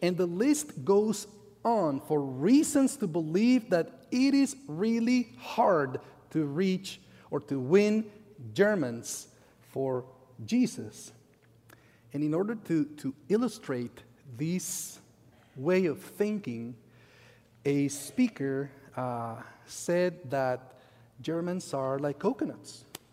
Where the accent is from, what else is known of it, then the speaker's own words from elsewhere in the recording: Guatemala; Excuse me! Excuse me! I come from Guatemala. And guess what? Guatemala is coconut land.